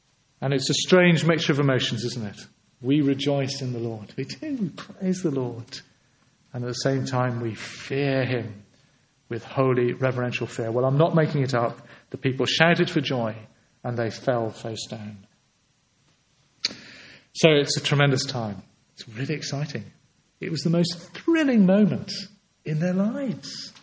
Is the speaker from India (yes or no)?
no; England, United Kingdom; being a British citizen, even being an Englishman, am I allowed to say that here without getting attacked, rests lightly on my shoulders.